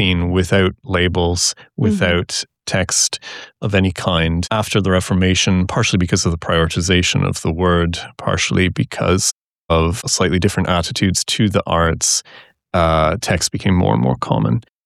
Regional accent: St. Catharines, Ontario, Canada; And I studied in St. Catharines, Ontario, my hometown

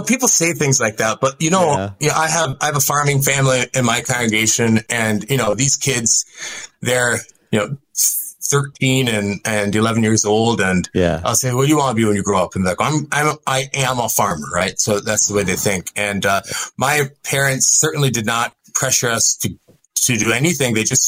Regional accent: Minnesota, United States; also born or lived in Wisconsin; Oh, I'm an American. I'm from Minnesota and Wisconsin.

